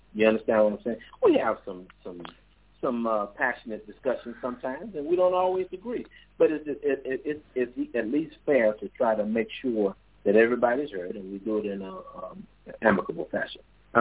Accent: Chicago, Illinois, United States; One thing I've noticed is that when I grew up in Chicago, used to run with the little gangs there

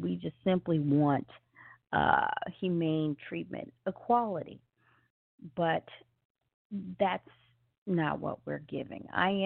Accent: Memphis, Tennessee, United States; and I'm from Memphis, Tennessee

